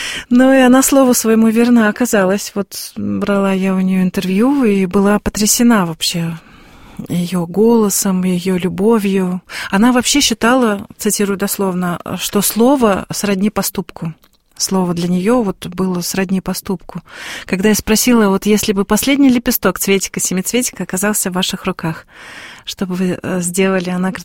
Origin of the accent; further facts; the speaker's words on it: Urals, Russia; Я говорю, никоим образом, я уральская казачка.